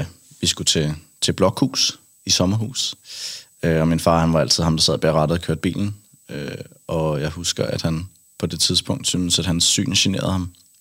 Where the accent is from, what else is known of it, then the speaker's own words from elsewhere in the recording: Kattinge, Zealand, Denmark; Jamen, jeg er fra en lille by ude fra Roskilde. Mm. 10 km væk, en lille landsby, der hedder Kattinge.